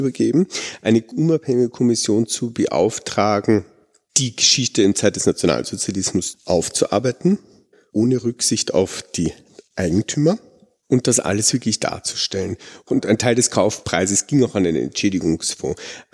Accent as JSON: {"language": "German", "region": "Vienna", "country": "Austria", "tie": "born or raised there", "said": "Wenn man hier geboren ist und hier aufgewachsen ist, sieht man das Ganze wahrscheinlich viel selb"}